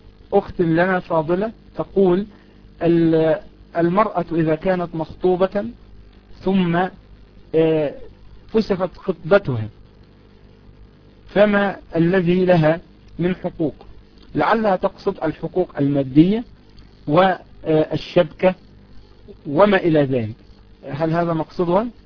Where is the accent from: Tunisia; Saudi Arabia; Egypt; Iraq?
Egypt; لكن هل هي جزء من المهر في العرف عندنا في مصر مثلا؟